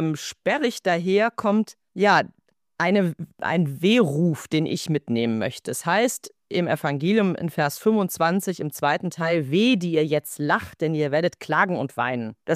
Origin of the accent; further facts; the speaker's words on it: Rhineland, Germany; ich als Rheinländerin mitten in der Session